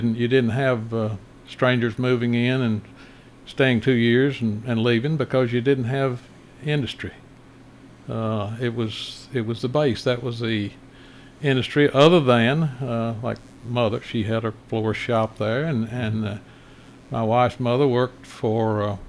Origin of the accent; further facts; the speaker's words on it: Smyrna, Tennessee, United States; when I was growing up in Smyrna